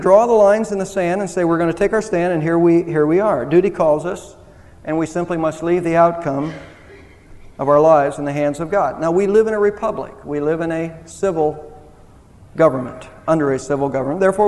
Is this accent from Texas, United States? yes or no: yes; Texas, United States; And sometimes we flaunt that in Texas. I'm a Texan.